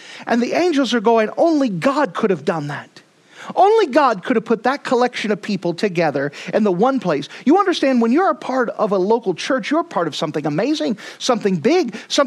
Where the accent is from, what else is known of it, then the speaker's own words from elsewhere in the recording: Texas, United States; For example, I'm from Texas. Not everyone wants to hang out with people from Texas.